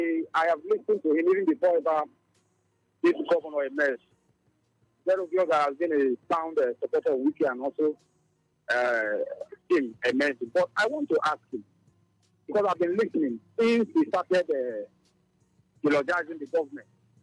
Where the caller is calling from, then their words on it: Port Harcourt, Rivers, Nigeria; I'm calling you from Port Harcourt.